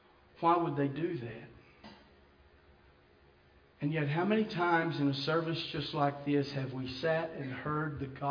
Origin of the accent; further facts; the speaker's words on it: Piedmont, Alabama, United States; I grew up little town in Alabama called Piedmont, Alabama.